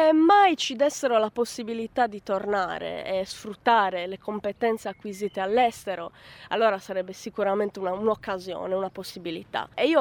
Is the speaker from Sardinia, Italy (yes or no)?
yes; Sardinia, Italy; moved away; Nel senso che anche se noi veniamo dall'Italia, forse veniamo da una condizione un pochino più fortunata, però siamo tutti immigrati